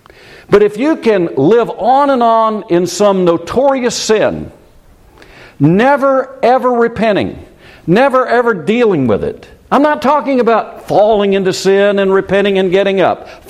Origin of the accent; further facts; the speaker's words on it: United States; One of the greatest problems I face is being an American.